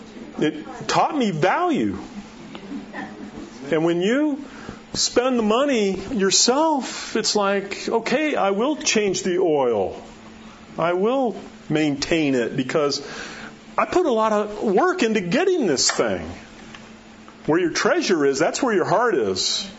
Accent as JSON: {"language": "English", "region": "Florida", "country": "United States", "tie": "born or raised there", "said": "There's a surf shop that I've gone to for years and years when I grew up in Florida, Ron John's, right?"}